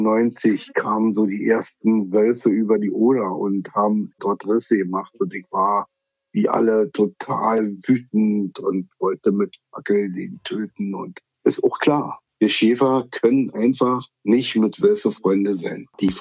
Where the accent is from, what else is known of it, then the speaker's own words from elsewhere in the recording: Altlandsberg, Brandenburg, Germany; Ich pflege hier um Altlandsberg, das ist meine Heimatstadt